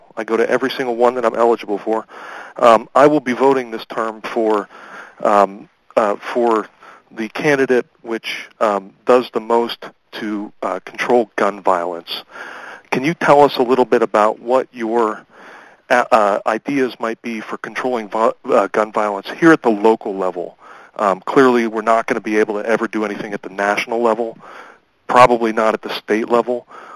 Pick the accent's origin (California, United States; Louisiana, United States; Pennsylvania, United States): Pennsylvania, United States; Wilkinsburg; I'm from Wilkinsburg